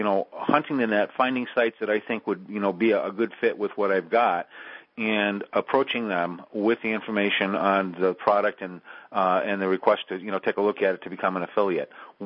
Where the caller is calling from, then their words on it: Yelm, Washington, United States; I'm calling from Yelm, Washington.